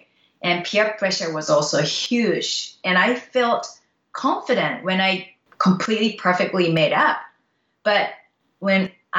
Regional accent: Japan; English is a second language; also born or lived in Canada; I am originally from Japan and I grown up and educated in Japan and I went to school in Canada. So that's where I learned English.

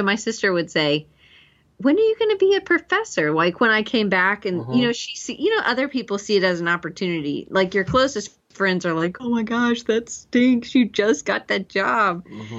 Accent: Georgia, United States; also born or lived in Denver, United States; So I grew up in Georgia and I went to Auburn, which is in Alabama

